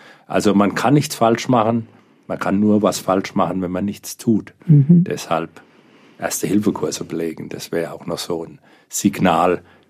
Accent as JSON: {"language": "German", "town": "Mönchberg", "region": "Bavaria", "country": "Germany", "tie": "born or raised there", "said": "in der Bücherei in Mönchberg, in meinem Heimatdorf."}